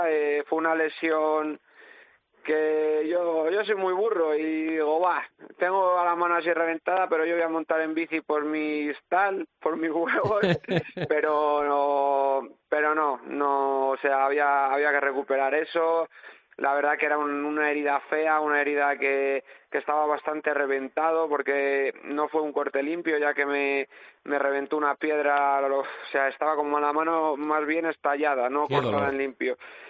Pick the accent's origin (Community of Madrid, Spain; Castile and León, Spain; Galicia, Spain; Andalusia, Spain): Castile and León, Spain; Carbonero el Mayor; me siento orgulloso de ser de Carbonero y de Segovia. Aquí en mi pueblo, a pesar de un pueblo pequeño, tiene su encanto con nuestro buen jamón